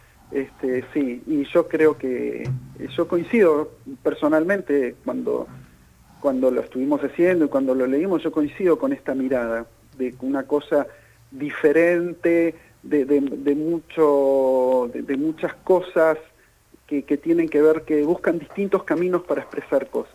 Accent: Bahía Blanca, Buenos Aires Province, Argentina; born there; por allá yo nací en Bahía Blanca, o sea que era allá, era puro básquet

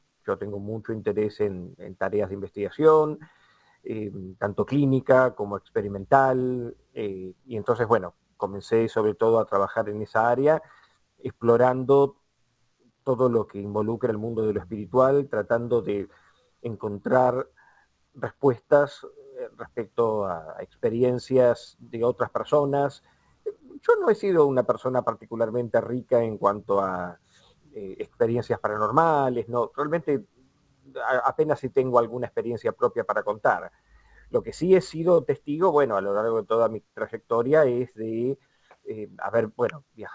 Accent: Almagro, Buenos Aires, Argentina; Nací en Almagro y ahora estoy en Constitución.

